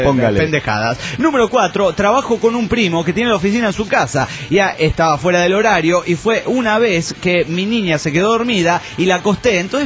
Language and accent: Spanish; San Luis, Argentina; soy de San Luis, Argentina